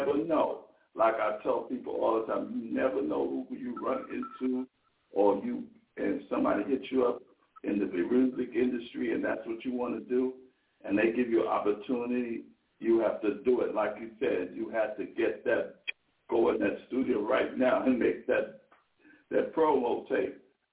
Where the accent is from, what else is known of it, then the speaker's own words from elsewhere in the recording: Brooklyn, New York, United States; I come from Crown Heights, Brooklyn, Flatbush, Erasmus Hall High School, you know what I'm saying?